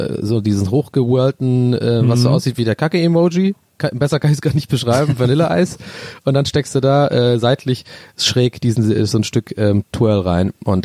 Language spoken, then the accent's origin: German; Ireland; Nein, nein, Flake hast du bei uns in Irland.